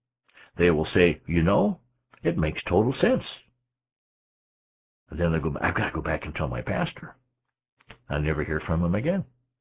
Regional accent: South Dakota, United States; now in North Dakota, United States; And just because I'm from North Dakota, don't hold that against me. I'm originally from South Dakota.

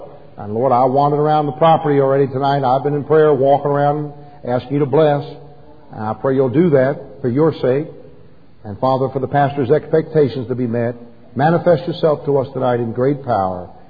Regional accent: New York City, New York, United States; I grew up in New York City. We drove stolen cars in driver's ed class in my neighborhood.

